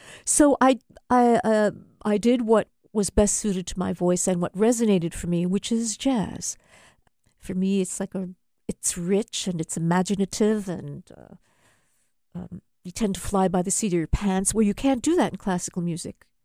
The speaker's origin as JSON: {"language": "English", "town": "Brooklyn", "region": "New York", "country": "United States", "tie": "born or raised there", "said": "And so there was always music in my house. I grew up in Brooklyn."}